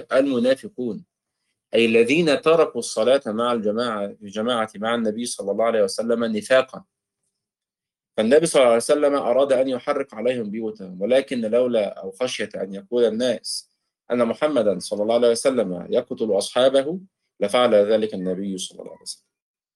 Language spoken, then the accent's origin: Arabic; Egypt; الذئب، الذئب احنا بنسميه عندنا في مصر الديب